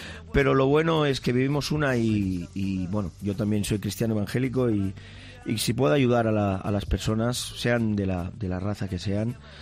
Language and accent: Spanish; Barcelona, Catalonia, Spain; Bueno, hay tres que somos del barrio de Gracia y otros pues de otros lados